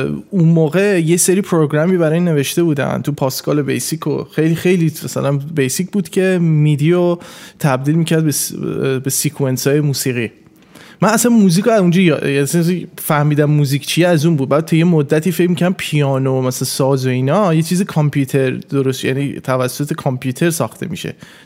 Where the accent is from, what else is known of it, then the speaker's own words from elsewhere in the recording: Iran; من یه شانسی آوردم تو خانواده که مثلا تو ایران بزرگ شدیم